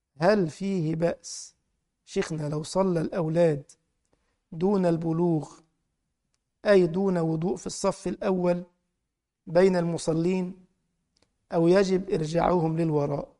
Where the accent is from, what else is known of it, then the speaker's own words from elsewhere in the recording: Egypt; يعني مثلا كان عندنا في مصر في أزمة كورونا